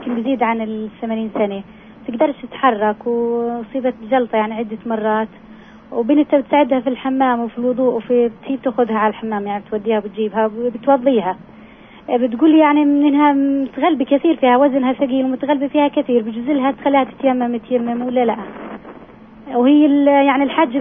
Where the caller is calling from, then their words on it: Hebron, West Bank, Palestine; من الخليل.